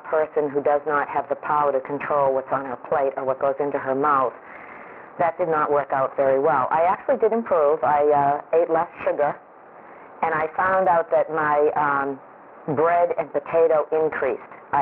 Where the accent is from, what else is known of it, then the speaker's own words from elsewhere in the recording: Beverly, Massachusetts, United States; I'm from Beverly, Massachusetts.